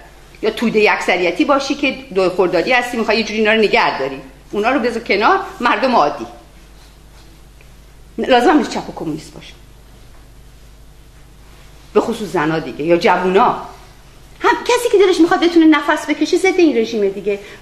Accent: Iran; moved away; برای ما که از ایران اومدیم بالاخره یه جوری به ایران مربوط میشیم، یا تازه اومدیم یا خیلی وقت پیش اومدیم، یا نسل دو نسل بعد از انقلابیم، یا وقتی انقلاب شد ما زنده بودیم

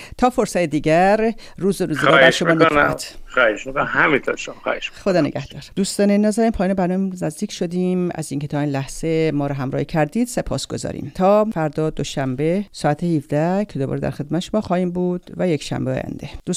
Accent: Iran; moved away; میدونین من خودم چون در ایران بزرگ شدم، هنوز یه مقدار اون فرهنگ رو با خودم دارم میکشم

